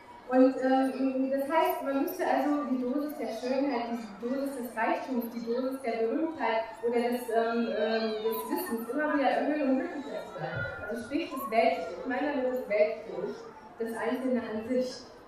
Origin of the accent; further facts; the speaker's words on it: Pakistan; wir kommen ja auch aus Pakistan, ja, da gibt es auch die ganzen Probleme.